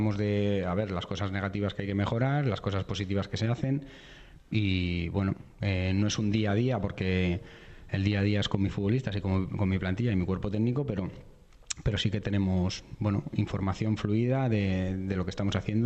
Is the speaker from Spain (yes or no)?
yes; Vallecas, Community of Madrid, Spain; soy de Vallecas, de que soy rayista